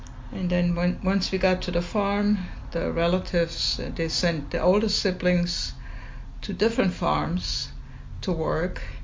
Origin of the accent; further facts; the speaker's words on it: Schwäbisch Gmünd, Baden-Württemberg, Germany; moved away; My hometown was Schwäbisch Gmünd. It's in the south of Germany, mm-hmm. About an hour from the Stuttgart, which is the main city.